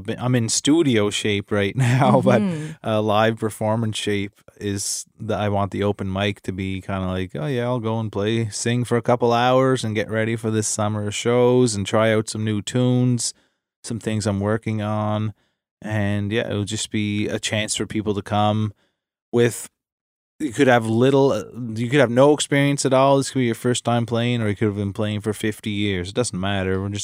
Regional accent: Cape Breton, Nova Scotia, Canada; So since we're from Cape Breton, we don't say our G's.

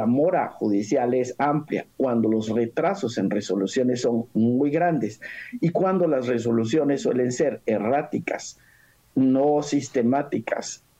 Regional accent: Guatemala; como guatemaltecos debemos exigir.

